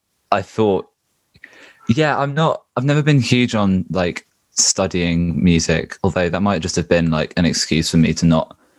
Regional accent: Norwich, East of England, United Kingdom; also born or lived in Peterborough; now in Birmingham, United Kingdom; No, so I was born in Peterborough, but I've grew up in Norwich. I moved to Birmingham for university a couple of years ago. So I sort of fluctuate in between Birmingham and Norwich now.

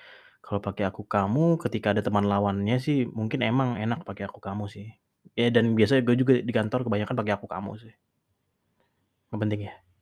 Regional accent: East Java, Indonesia; gue ngomong lu gue juga bukan berarti gue awalnya di Jakarta. Gue asli orang Jawa Timur.

